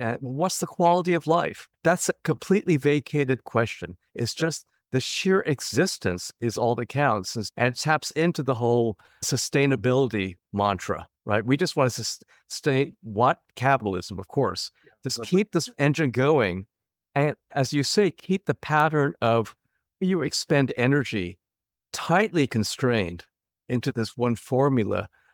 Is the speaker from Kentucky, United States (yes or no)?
no; California, United States; And I grew up in the Bay Area.